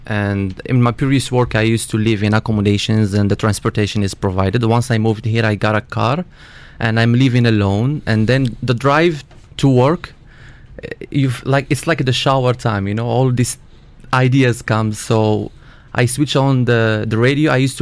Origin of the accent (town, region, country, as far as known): Morocco